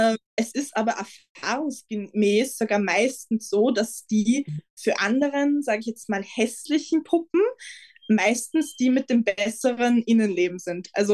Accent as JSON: {"language": "German", "country": "Austria", "said": "ich bin 20 Jahre alt, ich komme aus Österreich"}